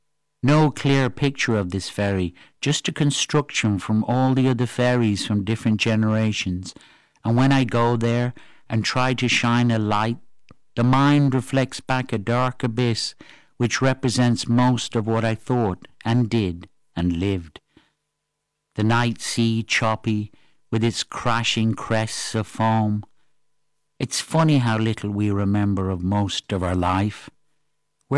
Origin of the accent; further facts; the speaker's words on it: Sligo, Connacht, Ireland; also born or lived in Manchester, United Kingdom; I was born in a rainy city and moved to a rainy countryside, from Manchester to Sligo. Rather, I was moved. I was 6 years old, myself and my sister squished in the back seat of a boxy Morris Traveller